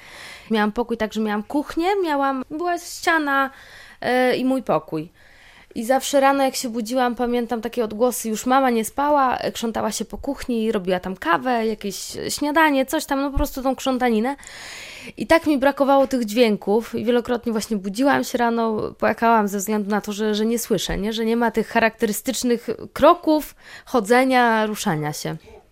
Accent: Łódź, Łódź Voivodeship, Poland; nie ze względu na to, że mówię to jako łodzianka rodowita

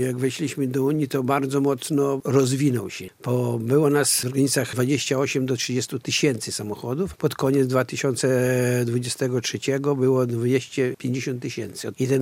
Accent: Podlaskie Voivodeship, Poland; to do Białorusi, jak my z Podlaskiego, nie można było wjechać

